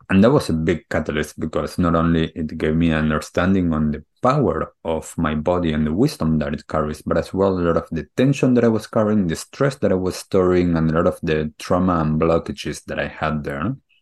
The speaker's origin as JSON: {"language": "English", "country": "Argentina", "tie": "born or raised there", "said": "different traditions that wasn't what I grew up with back in Argentina"}